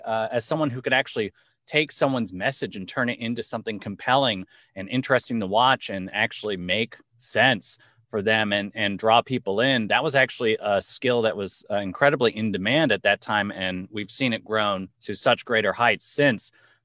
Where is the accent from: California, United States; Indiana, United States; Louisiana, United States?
California, United States; Los Angeles; I come from an entertainment background, being born and raised in Los Angeles, the entertainment industry capital of the world, really.